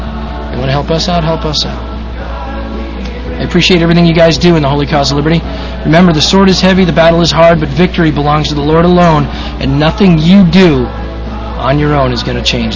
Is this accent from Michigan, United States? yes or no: no; South Weymouth, Massachusetts, United States; born there; also born or lived in Boston; I was born in Boston, actually, I was born in South Weymouth, Massachusetts. In the back of a cab, my grandfather's cab, on the way to the hospital.